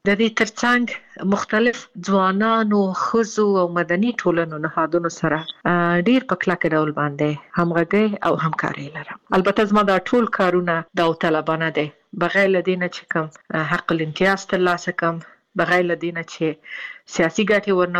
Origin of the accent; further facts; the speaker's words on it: Afghanistan; زه د افغانستان نه باندې یم زه ورځې شمیرم چې زه بیرته کله خپل ملک ته ځم